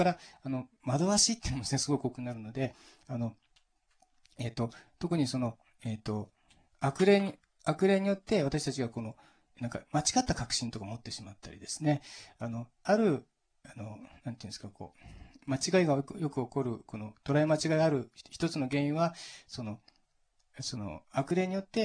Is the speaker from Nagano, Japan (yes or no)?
yes; Nagano, Japan; 私の田舎は信州なんですけど、水がきれいでですね、